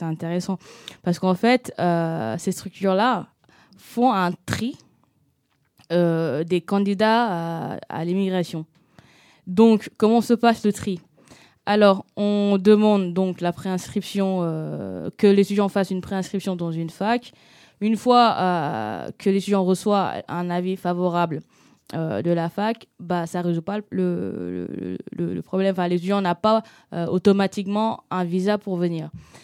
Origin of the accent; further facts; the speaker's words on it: Senegal; now in France; parce que je suis sénégalaise, étudiante étrangère sénégalaise.